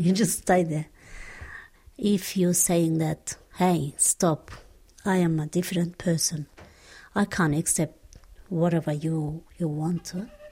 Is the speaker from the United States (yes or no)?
no; Turkey; now in Australia; I have been living in Australia for about 20 years. And I come from Turkey.